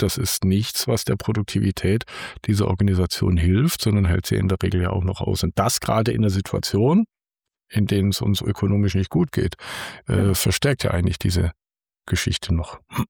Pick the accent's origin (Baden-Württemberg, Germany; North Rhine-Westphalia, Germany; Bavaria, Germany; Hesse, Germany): Baden-Württemberg, Germany; Als Schwabe irgendwie ist das nicht unbedingt mein Naturell.